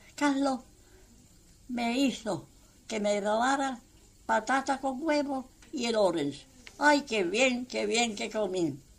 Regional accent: Gibraltar; I am a Gibraltarian. I am evacuee. I'm not English, but I would like to have something.

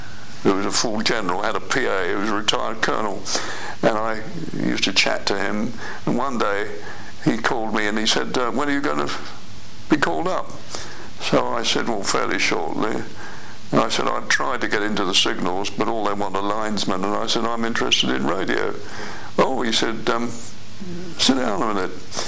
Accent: Clapham, London, United Kingdom; born there; I was born in Clapham

